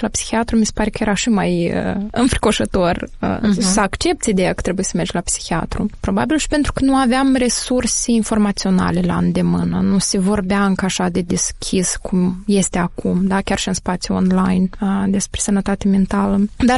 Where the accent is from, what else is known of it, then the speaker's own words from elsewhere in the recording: Bălți, Moldova; Eu sunt din Bălți și Bălțul este unul din cele 3 orașe, evident, în afară de Chișinău